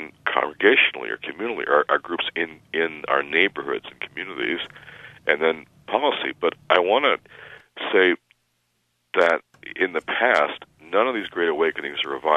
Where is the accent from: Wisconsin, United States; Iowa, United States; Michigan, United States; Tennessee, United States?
Michigan, United States; Detroit; First of all, Floyd, I'm from Detroit, and I've been to Marquette in the Upper Peninsula.